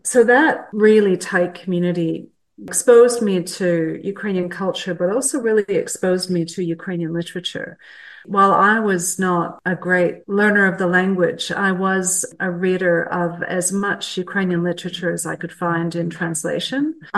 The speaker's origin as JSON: {"language": "English", "town": "Edmonton", "region": "Alberta", "country": "Canada", "tie": "born or raised there", "lives_now": "Australia", "said": "before I was married to an Australian about 20 years ago. In Canada, I was born in Edmonton and I was raised in a very strong diaspora, Ukrainian Canadian community."}